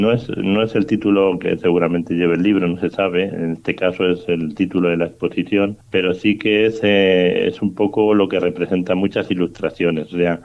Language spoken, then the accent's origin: Spanish; Balearic Islands, Spain; now in Senegal; empecé a vivir en Senegal. Y tengo el vínculo con Mallorca porque soy de aquí, de Mallorca, y viven mis padres aquí.